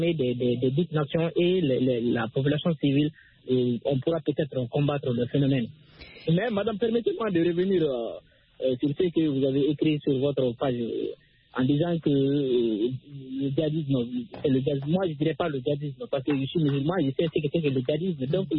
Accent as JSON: {"language": "French", "country": "Mali", "said": "Je suis malien, le terrorisme est là."}